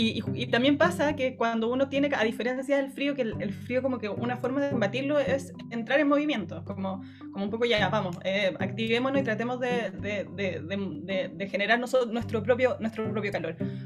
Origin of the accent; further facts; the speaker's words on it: Chile; si nosotros empezamos a pensarnos a nosotros y a nosotras mismas como chilenos, chilenas